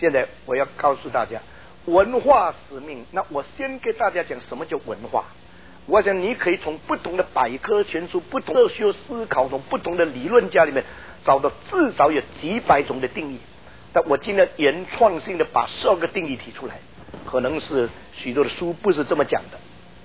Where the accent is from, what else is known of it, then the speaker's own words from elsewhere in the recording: Indonesia; also born or lived in China; 我生在中国，被上帝带到印尼，但是在印尼的时候读共产党的学校，说我不在国内